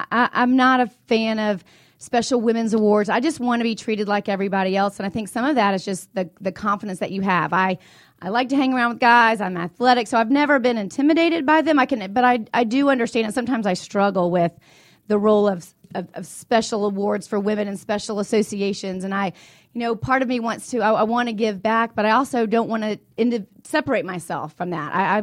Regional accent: Atlanta, Georgia, United States; I'm a Georgia native. I was born and raised in Atlanta.

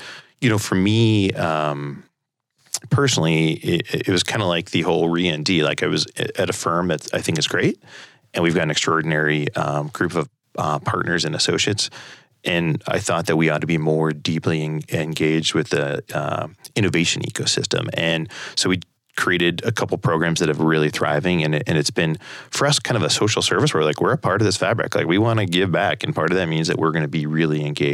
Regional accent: Tucson, Arizona, United States; also born or lived in Palo Alto, United States; I grew up in Tucson and ended up going to California and ended up being in Palo Alto for several years

